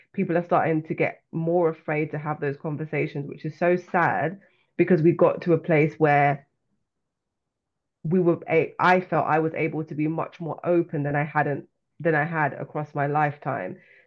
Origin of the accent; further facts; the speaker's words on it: London, United Kingdom; accent: London; And I grew up in London, and London, well, if you've got people from the UK or anyone from the US who watches Top Boy, that's the kind of slang that I had.